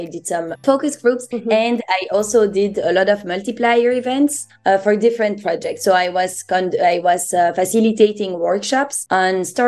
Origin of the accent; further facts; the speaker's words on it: Belgium; I'm from Belgium and I'm 25 years old.